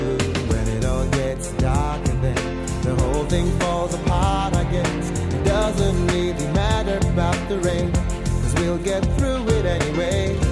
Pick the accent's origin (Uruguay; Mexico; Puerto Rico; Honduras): Puerto Rico; Sí, nací en Puerto Rico, nacido y criado en Puerto Rico.